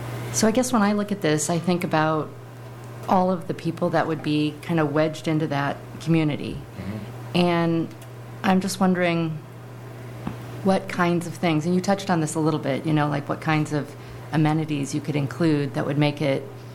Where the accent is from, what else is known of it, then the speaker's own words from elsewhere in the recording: Sacramento, California, United States; And I'm from East Sacramento, and there is a park in East Sacramento that has a water feature that is for, you know, toddlers and things.